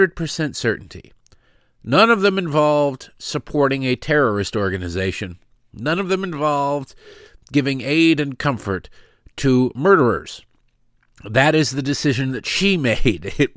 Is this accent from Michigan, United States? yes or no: yes; Detroit, Michigan, United States; I grew up in Detroit.